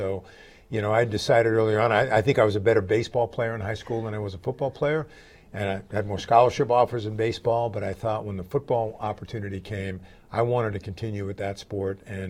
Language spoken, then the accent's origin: English; New York, United States; So I grew up in New York where my dad was this big New York Ranger fan.